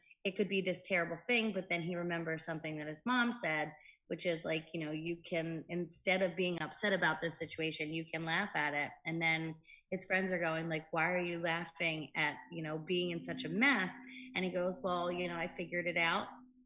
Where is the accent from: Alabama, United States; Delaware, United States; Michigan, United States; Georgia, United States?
Delaware, United States; Dewey Beach; Dewey Beach, mm-hmm. Delaware, in my hometown.